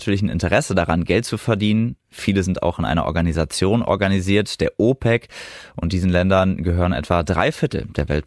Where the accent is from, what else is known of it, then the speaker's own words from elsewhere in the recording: Osnabrück, Lower Saxony, Germany; die in etwa so groß ist wie meine Heimatstadt Osnabrück